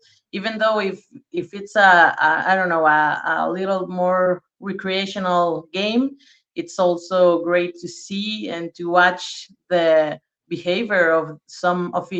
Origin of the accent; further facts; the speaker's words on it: Mexico; I'm from Mexico